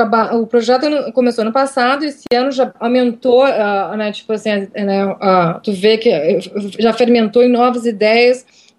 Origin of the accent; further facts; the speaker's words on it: Porto Alegre, Rio Grande do Sul, Brazil; moved away as an adult; now in New York, United States; Sou de Porto Alegre, mas já estou aqui fazer 13 anos, né?